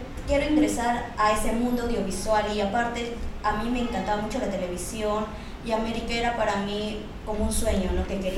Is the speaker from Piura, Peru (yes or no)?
no; Arequipa, Peru; yo en realidad arriesgué mucho en venir porque yo estudiaba en Arequipa, trabajaba en Arequipa, soy de Arequipa, ¿no?